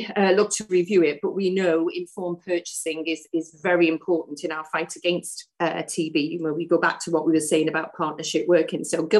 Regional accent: Wales, United Kingdom; I'm from North Wales

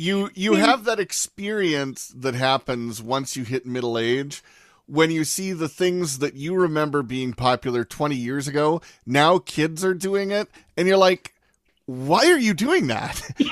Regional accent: Graham, Washington, United States; In fact, the Grange here in my hometown, Graham, Washington, had a lot of overlap in membership with the Kapausen Rebecca Lodge

